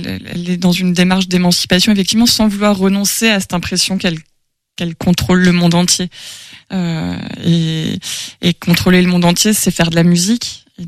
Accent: Grand Est, France; ça fait partie de ma culture d'origine. Moi j'ai grandi en Alsace et on dit d'ailleurs on dit église et pas temple en Alsace.

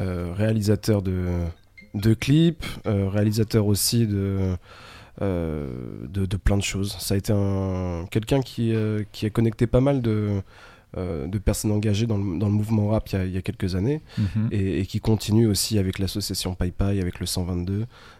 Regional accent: Nantes, Pays de la Loire, France; Moi, je suis nantais de base, et j'ai commencé j'étais en internat en fait dans un collège sur Nantes

